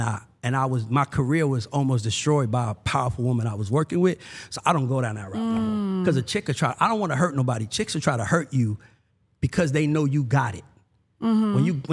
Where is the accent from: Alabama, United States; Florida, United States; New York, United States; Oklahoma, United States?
New York, United States; Bronx; also born or lived in Atlanta; So, right, I'm really from the Bronx. The only reason why I say I'm from Atlanta the way I do is because you don't walk in College Park and say my name and they don't say we know him.